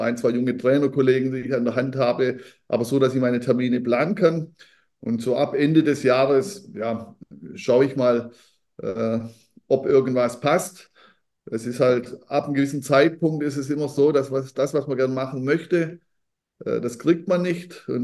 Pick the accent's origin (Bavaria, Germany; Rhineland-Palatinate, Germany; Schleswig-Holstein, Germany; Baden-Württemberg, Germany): Baden-Württemberg, Germany; Was ich als Schwabe hier in Stuttgart schon von Nordlichtern hier in Stuttgart gehört habe